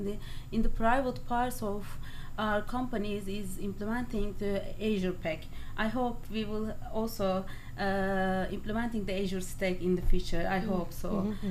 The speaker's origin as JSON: {"language": "English", "country": "Turkey", "second_language": "English", "said": "I came from Turkey."}